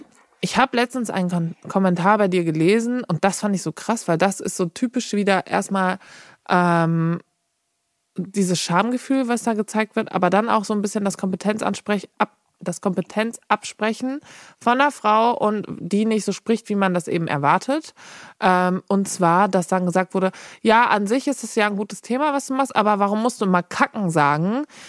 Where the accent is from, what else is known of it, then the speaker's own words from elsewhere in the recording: Elmshorn, Schleswig-Holstein, Germany; born there; So, pass mal auf, ich bin in Elmshorn geboren, Richtung Kiel mäßig.